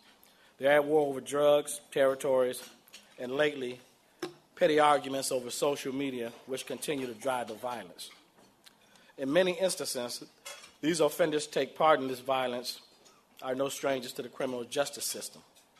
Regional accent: Chicago, Illinois, United States; And as a Chicagoan, I'm ashamed because we can do better.

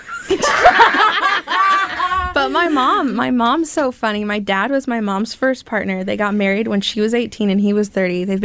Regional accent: California, United States; And so when I moved up here, it's different from California. I barely made the cutoff in California

